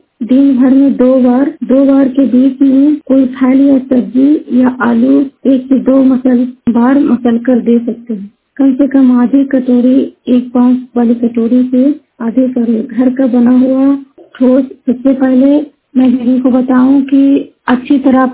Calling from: Jinwar, Bihar, India; मैं नालंदा जिला के विकसा प्रखंड के जिनवार गांव की निवासी हूँ।

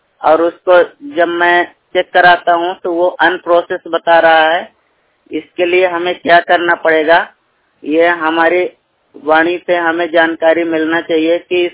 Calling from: Devgarh, Madhya Pradesh, India; और मैं सीधी जिले से बात कर रहा हूँ। मेरे गांव का नाम है देवगढ़

